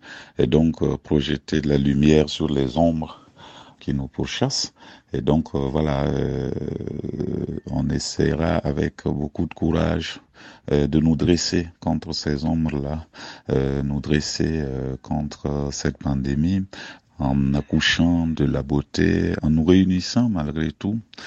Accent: Burkina Faso; je suis burkinabé, j'habite à Ouagadougou

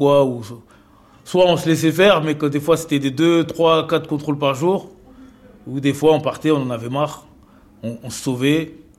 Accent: Clichy-sous-Bois, Île-de-France, France; Je suis né à Clichy-sous-Bois, au Chêne Pointu. J'ai grandi entre Clichy-sous-Bois et Montfermeil, les Bosquets. Les Bosquets, déjà, c'est une cité qui est isolée du monde extérieur.

